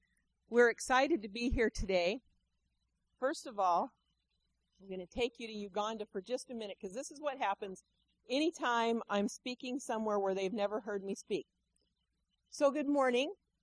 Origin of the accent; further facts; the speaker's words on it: Drain, Oregon, United States; also born or lived in Roseburg; But we're really from Roseburg, and if you come have pizza, we can explain the whole mess to you. But we grew up in Drane and Yonkala and lived in Oregon our entire lives